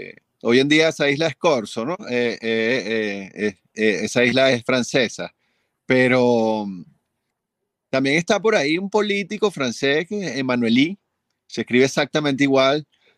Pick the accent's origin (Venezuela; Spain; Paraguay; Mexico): Venezuela; yo me considero profundamente venezolano, o sea, no tengo nada que no sea venezolano.